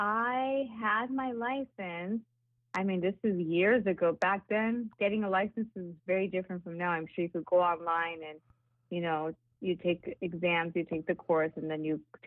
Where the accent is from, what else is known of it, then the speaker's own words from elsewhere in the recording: Granada Hills, California, United States; I grew up in Granada Hills. I went to Granada Hills High School